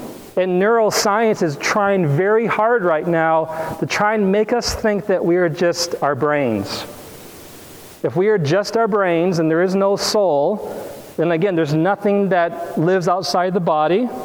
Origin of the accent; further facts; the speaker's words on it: Flint, Michigan, United States; also born or lived in Waterford; now in Boston, United States; we are from the Michigan area, and from Flint and from Waterford, and we went to Moody and then went to Boston and stayed there